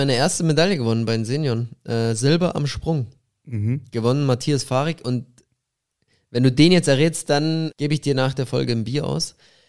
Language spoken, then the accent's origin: German; Bavaria, Germany; mich natürlich auch als Bayer ein bisschen aufgemuntert